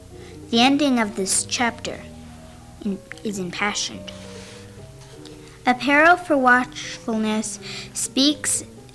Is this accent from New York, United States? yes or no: no; Tualatin, Oregon, United States; I am from Tualatin, Oregon.